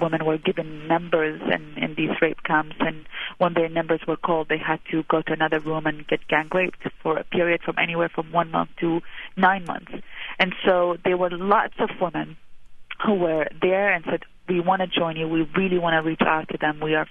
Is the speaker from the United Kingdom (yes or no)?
no; Iraq; now in United States; Growing up in Iraq, it was also illegal for us to own or read newspapers or magazines like Time Magazine or Newsweek.